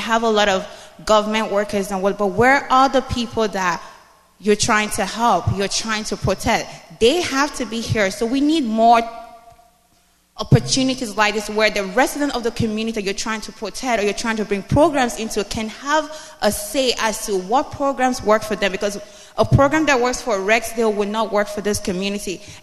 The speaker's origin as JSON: {"language": "English", "country": "Nigeria", "moved": "yes", "said": "I came from Nigeria and moved on."}